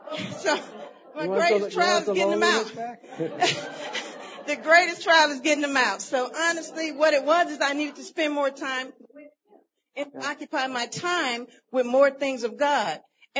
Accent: Huntsville, United States; I'm from Huntsville.

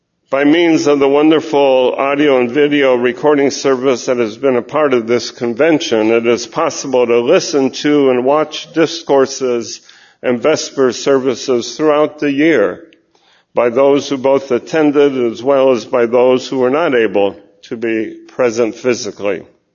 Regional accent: California, United States; As a child growing up in Northern California, I attended Bible student meetings and conventions regularly.

